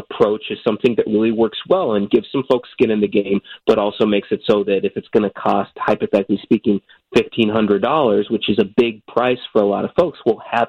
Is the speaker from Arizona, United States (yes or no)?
yes; Arizona, United States; now in Chicago, United States; I was born and raised in Arizona, came out to Northwestern to study jazz as well as political science, met my then girlfriend who's from the Chicago area, and she insisted that we stay, and I was happy to oblige.